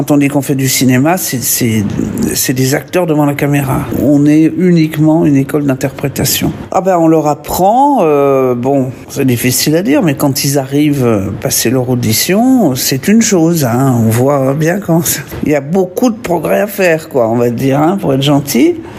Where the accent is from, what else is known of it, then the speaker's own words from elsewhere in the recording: Lyon, Auvergne-Rhône-Alpes, France; born there; Bruno Bouéglin, qui habitait mon quartier, parce que je suis née à Lyon